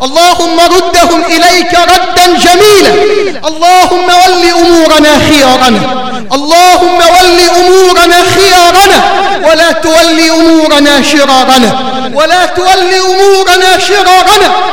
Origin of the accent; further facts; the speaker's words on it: Egypt; بلدنا مصر